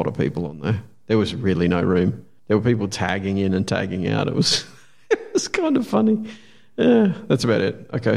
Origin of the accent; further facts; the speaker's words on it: Australia; Because we're Australian, we say but Melbourne.